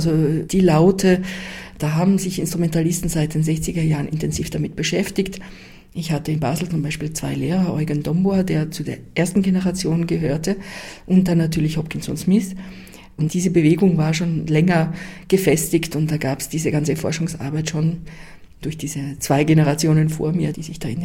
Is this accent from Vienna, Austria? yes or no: no; Graz, Styria, Austria; Nein, in Graz, in meiner Heimatstadt Graz, ja genau, ich komme aus Graz.